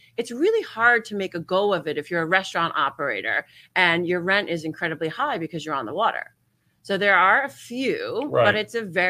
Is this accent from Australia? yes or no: no; New Jersey, United States; I grew up in New Jersey, just outside of Manhattan.